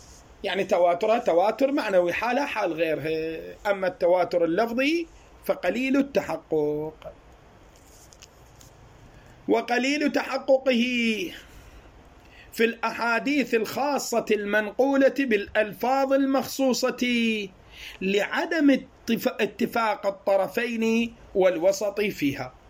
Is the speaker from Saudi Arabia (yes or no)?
no; Iraq; هذا الغالب عندنا في العراق